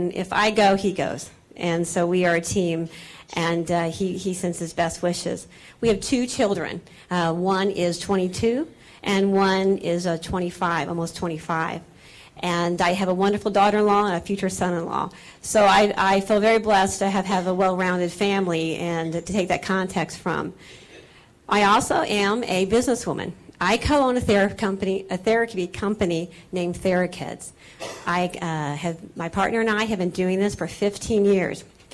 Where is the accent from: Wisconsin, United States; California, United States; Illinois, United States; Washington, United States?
Illinois, United States; Bethalto; also born or lived in Cape Girardeau; I was born in Cape Girardeau, Missouri, but I spent most of my upbringing and graduated from Civic Memorial High School in Bethalto, which is part of Madison County.